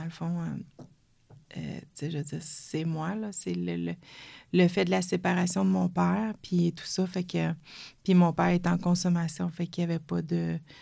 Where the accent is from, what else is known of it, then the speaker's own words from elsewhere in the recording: Sherbrooke, Quebec, Canada; Tu sais, je ne connais pas, puis je viens de Sherbrooke.